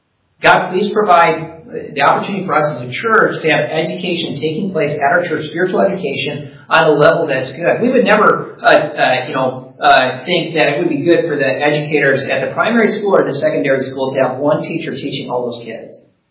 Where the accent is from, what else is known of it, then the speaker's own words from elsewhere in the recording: Hudson, Wisconsin, United States; My church that I grew up in Hudson, Wisconsin, we had P1 through P3, P4 through P6, S1 through 6 all together.